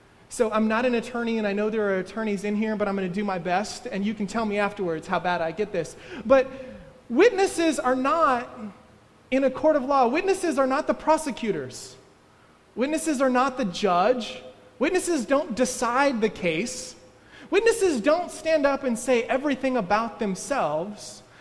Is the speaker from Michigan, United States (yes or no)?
no; Texas, United States; And I grew up in Texas.